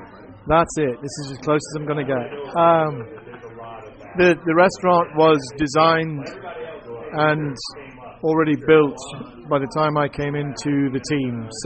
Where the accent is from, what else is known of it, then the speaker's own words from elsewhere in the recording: California, United States; And I had actually seen it, because I came from California.